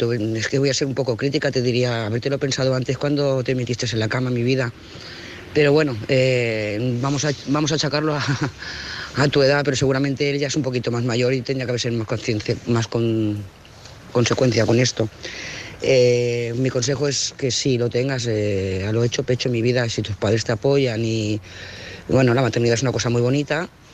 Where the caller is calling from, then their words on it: Lloret de Mar, Catalonia, Spain; de Lloret de Mar.